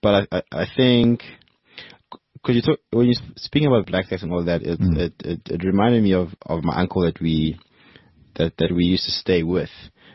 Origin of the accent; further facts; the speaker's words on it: Benoni, Gauteng, South Africa; We're from Benoni, so it's very middle class.